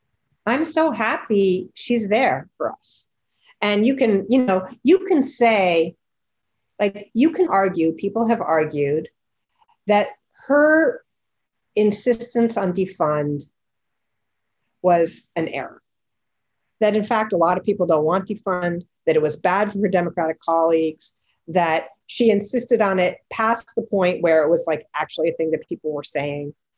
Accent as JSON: {"language": "English", "country": "United States", "said": "But for me, as an American, as a voter, it's really great to have somebody who's representing that side"}